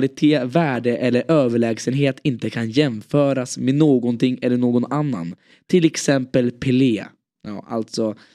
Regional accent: Sweden; Vi är svenskar, vi kan inte vara så här.

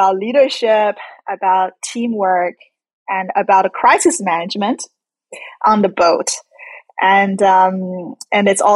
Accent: China; So I grew up in China.

